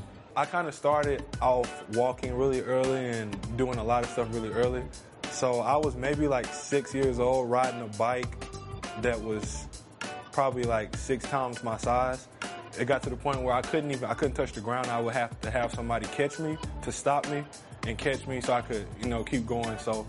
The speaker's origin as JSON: {"language": "English", "town": "Alabaster", "region": "Alabama", "country": "United States", "said": "I'm from Alabaster, Alabama."}